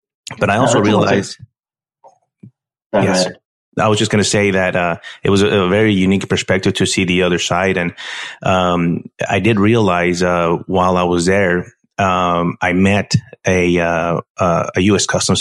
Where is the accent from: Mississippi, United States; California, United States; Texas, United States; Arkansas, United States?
Texas, United States; El Paso; I grew up in El Paso, Texas, born and raised there, and right on the border, which gives me a very unique look at especially what's going on right now.